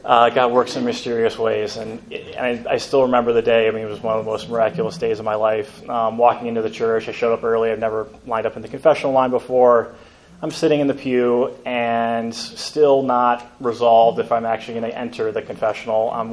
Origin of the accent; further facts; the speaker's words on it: Akron, Ohio, United States; I entered at John Carroll after graduating from Firestone High School, growing up in Akron in 2013.